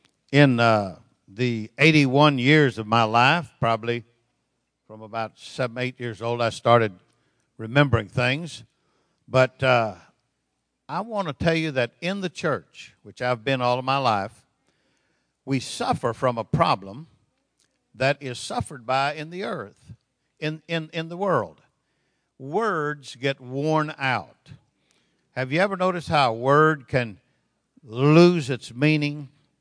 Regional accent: Texas, United States; also born or lived in South America; Now, I'm from Texas. Well, I'm born in South America, but I'm from Texas, and we talk a little slower there.

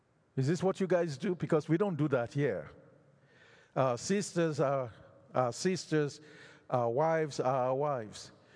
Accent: Canada; And they asked, "Where are you guys from?" I said, "We're from Canada."

